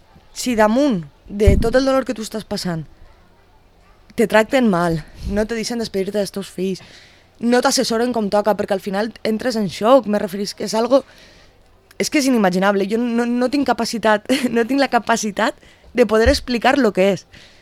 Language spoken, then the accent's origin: Catalan; Castellón de la Plana, Valencian Community, Spain; la gent que venim de Castelló quan cridem, tots parlem meravelles de com ens han tractat